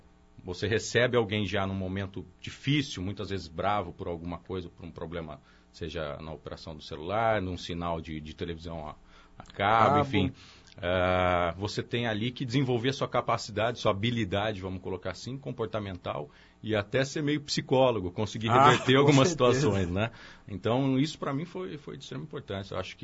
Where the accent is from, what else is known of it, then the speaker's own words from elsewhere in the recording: Campinas, São Paulo, Brazil; Eu sou nascido e criado aqui em Campinas. Então, é minha cidade natal e a cidade que eu vivi durante 5 anos e meio entre Cosmópolis, aqui pertinho também.